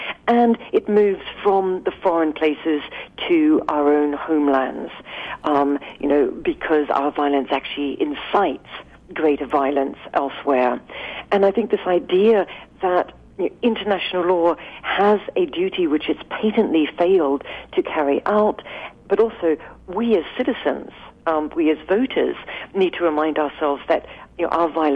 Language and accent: English; United Kingdom; I'm speaking now as a British person